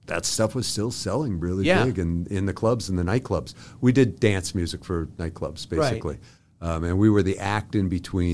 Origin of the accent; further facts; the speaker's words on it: Erie, Pennsylvania, United States; I probably turned red more than anybody else. I was from Erie.